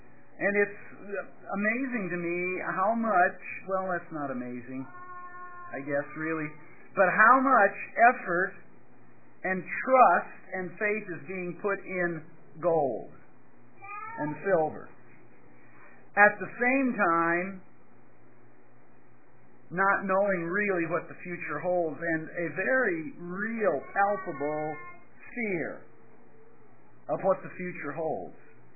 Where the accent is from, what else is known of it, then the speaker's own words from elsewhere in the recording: United States; I come from the States